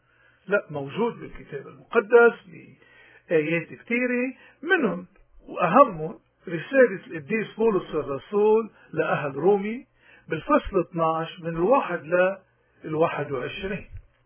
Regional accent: Lebanon; وكل المبادئ اللي انبنت عليها حياتنا كلبنانيين وخصوصا الموارني تحديدا

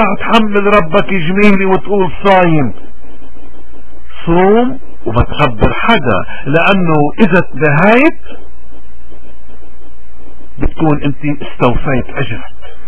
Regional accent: Lebanon; وعندنا بلبنان عندنا عطاء الأرض القداسي

